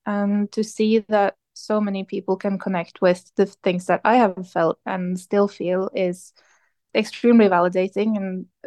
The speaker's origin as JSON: {"language": "English", "country": "Norway", "said": "my home country, in Norway"}